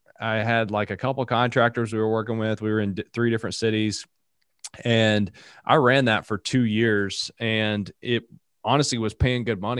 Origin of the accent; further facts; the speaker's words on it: Appalachia, United States; And again, I'm from Appalachia, so she says I say a lot of things wrong. I don't have as thick of an accent as I used to.